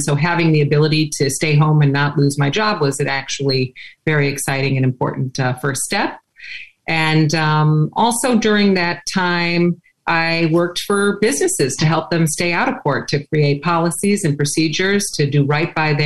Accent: Chicago, Illinois, United States; also born or lived in Washington, D.C.; now in Palm Beach County, United States; I've been in Palm Beach County since 2004. I grew up in Chicago. I was born in D.C.

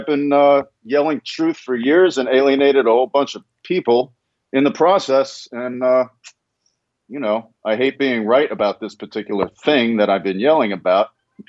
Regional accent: Queens, New York, United States; you know, I'm Jewish. I was raised in Queens, New York, in a anti-Semitic neighborhood.

